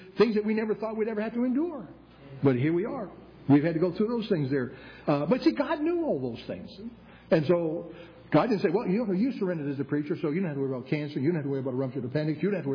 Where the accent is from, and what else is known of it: New England, United States; born or raised there; also born or lived in Pennsylvania